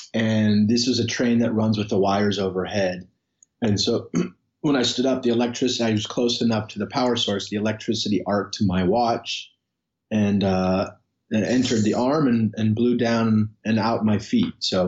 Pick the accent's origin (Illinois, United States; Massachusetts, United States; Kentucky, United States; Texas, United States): Illinois, United States; Chicago; No, I'm very proudly from Chicago. My family, we moved around a fair amount, and I lived many different places, but Chicago is sort of my home base.